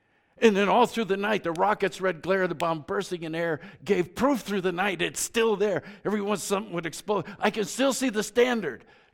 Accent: Boulder, Colorado, United States; Growing up in Boulder, I don't remember the first time I saw somebody wearing gear from another religious system.

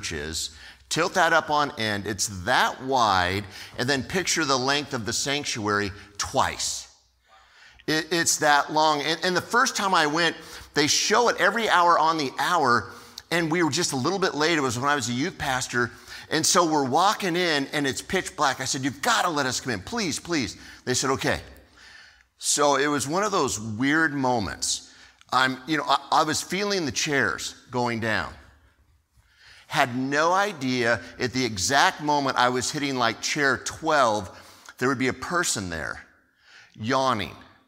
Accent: California, United States; So growing up in California, there was this place that is somewhere between downtown Los Angeles and Glendale

